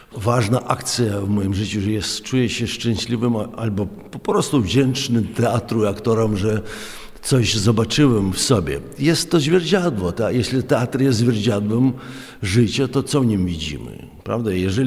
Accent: Ukraine; Polish is a second language; moved away as an adult; now in Grodzienice, Poland; jestem aktorem z Ukrainy, aktorem teatru, kina, a także jestem pisarzem i dramaturgiem. No i pedagogiem aktorstwa, pedagogiem teatralnym. Od początku wojny jestem tutaj w Grodzienicach.

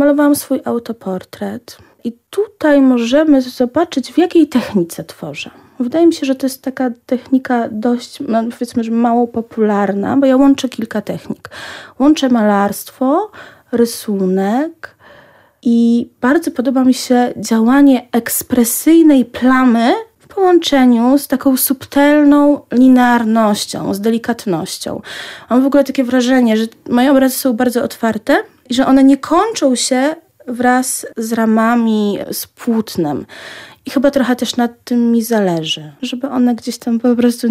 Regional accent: Lublin, Lublin Voivodeship, Poland; bo pochodzę z Lublina, jestem taką rodowitą lublinianką, dziewczyną ze Starego Miasta.

